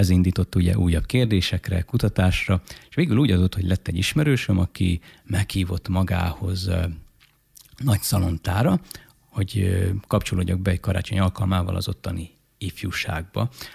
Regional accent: Budapest, Hungary; born there; az apai ágról pedig Budapeste. Ott is születtem, ahogy beszéltünk is erről, csak amikor két és féles voltam, akkor sajnálatos módon édesapám elhunyt, és édesanyám ekkor úgy döntött, hogy visszaköltözik nagyapámhoz

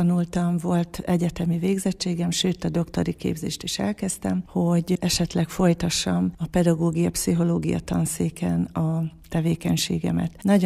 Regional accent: Debrecen, Hajdú-Bihar, Hungary; Abszolút debreceni vagyok. Mindkét szülőm itt született, és a nagyszülők ugyan még nem debreceniek, de a szüleim már itt születtek. Minden iskolámat itt végeztem, úgyhogy mondhatom magam tőzsgyökeres és lokálpatrióta debreceninek.

